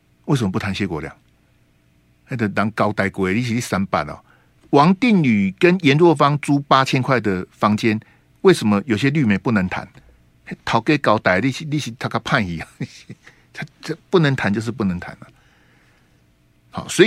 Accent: Hualien, Hualien County, Taiwan; 因为我是花莲人，然后我在那边土生土长，所以我的故乡、我的家乡遇到这个事情

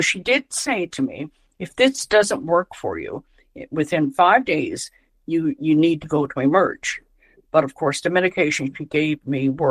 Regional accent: Newfoundland and Labrador, Canada; And I told her I was from Newfoundland.

